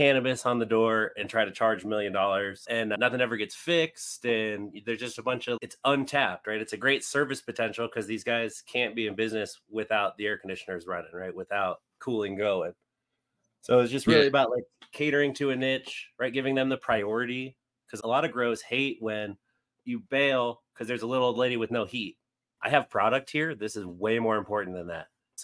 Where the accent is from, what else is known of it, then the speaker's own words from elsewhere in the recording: California, United States; now in Colorado, United States; California originally. I've been in Colorado a long time.